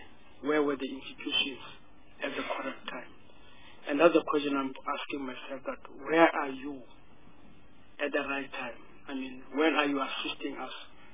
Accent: South Africa; But the thing for me as a South African

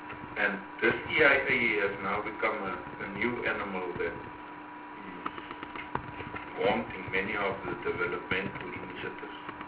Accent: Northern Cape, South Africa; I'm from the Northern Cape. The biggest river runs through the Northern Cape.

